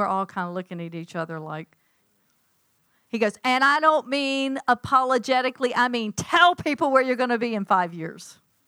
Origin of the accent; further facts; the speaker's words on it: Georgia, United States; God, I'm a woman from Georgia.